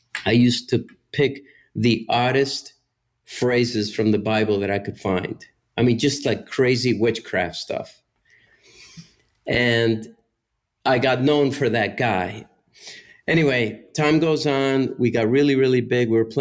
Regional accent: Miami, Florida, United States; my family fled Cuba during the revolution. We went to Mexico first. I grew up in Miami.

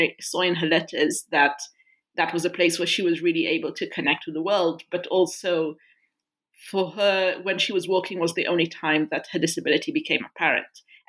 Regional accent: Israel; I was raised in Israel and I was a human rights and peace activist throughout my teenage years

